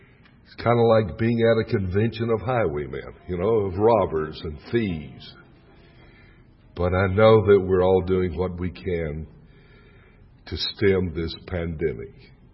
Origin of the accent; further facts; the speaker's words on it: Texas, United States; I'm a Texan.